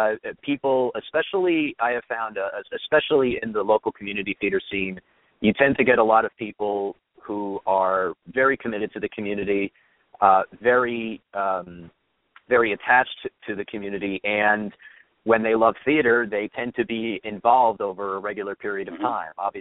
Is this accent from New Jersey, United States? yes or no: yes; Leonia, New Jersey, United States; Both myself and my sister, when we grew up in Leonia, we were active members of the Leonia Players Guild